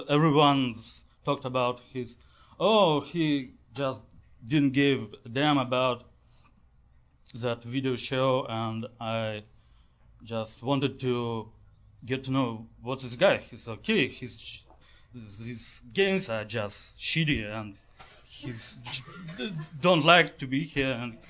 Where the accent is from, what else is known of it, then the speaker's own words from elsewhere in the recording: Russia; It's actually all my life savings, and I'm from Russia, and I'm afraid I can get robbed.